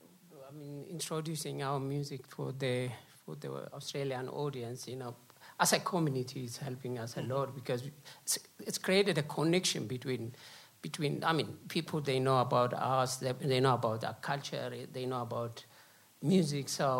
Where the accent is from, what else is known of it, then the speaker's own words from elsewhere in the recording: Ethiopia; English is a second language; I'm from Ethiopia.